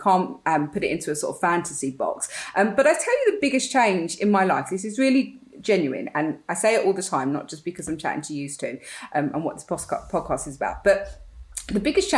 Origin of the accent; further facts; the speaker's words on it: England, United Kingdom; now in France; England will always be our home. We're British. But France very much feels like being home.